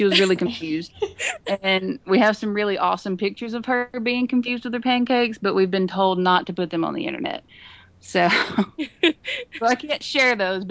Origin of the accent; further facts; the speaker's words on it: Alabama, United States; I'm from Alabama, and it's, you know, pretty far to California